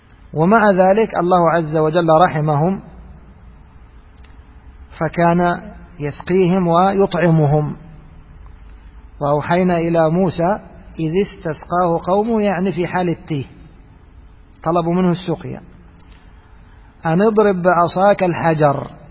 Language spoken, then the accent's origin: Arabic; Egypt; هي موجود هذا مشهور عندنا في مصر طائر السماني